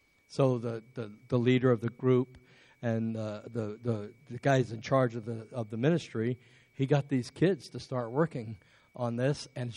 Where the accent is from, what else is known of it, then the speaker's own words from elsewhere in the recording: England, United Kingdom; born there; because I was born in England.